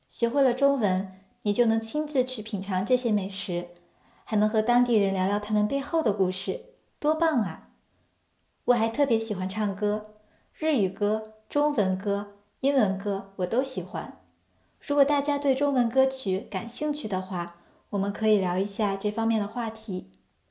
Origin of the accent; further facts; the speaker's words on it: Hunan, China; Japanese is a second language; 私は中国の湖南省出身です。